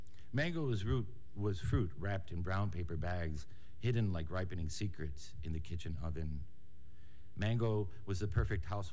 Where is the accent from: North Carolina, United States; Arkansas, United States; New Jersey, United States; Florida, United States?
Florida, United States; Miami; I grew up in Miami, and Miami has changed so radically in my lifetime.